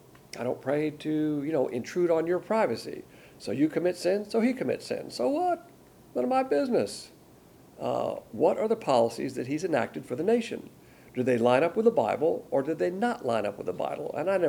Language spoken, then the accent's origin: English; the South, United States; As a Southerner, you know, I have a system of a code of ethics